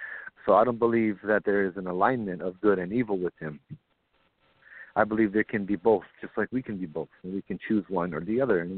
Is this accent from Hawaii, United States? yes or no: yes; Hawaii, United States; But I like, I'm just as American as I am Hawaiian, you know.